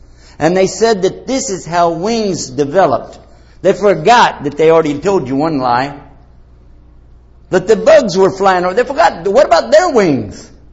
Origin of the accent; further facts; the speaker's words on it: Texas, United States; I'm from Texas. Don't pull that stuff on me.